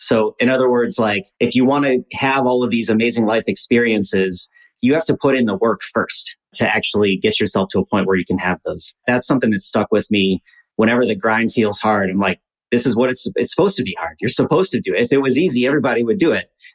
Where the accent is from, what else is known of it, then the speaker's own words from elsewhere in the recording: Midwest, United States; because we're both from the Midwest and we have family in rural communities.